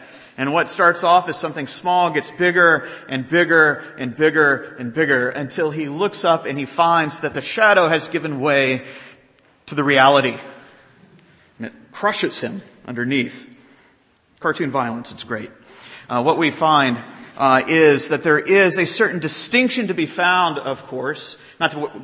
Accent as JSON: {"language": "English", "region": "Florida", "country": "United States", "tie": "born or raised there", "said": "I grew up in Florida, so you had one of two choices."}